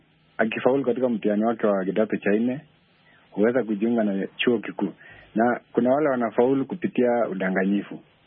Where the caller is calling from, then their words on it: Kitale, Trans-Nzoia County, Kenya; Ya, natoka Kitale, Kenya.